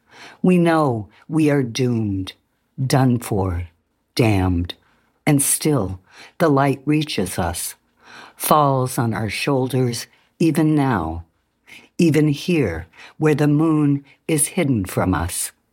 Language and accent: English; San Diego, California, United States; I grew up in San Diego where the sky was pretty clear and we had a lot of good weather.